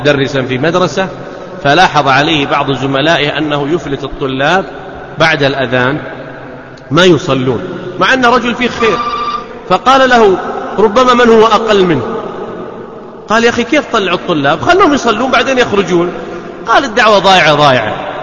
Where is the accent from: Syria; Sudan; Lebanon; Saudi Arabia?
Saudi Arabia; حبي لوطني لا يصفه شيء، لأنه داري وأرضي ومسقط رأسي وبيتي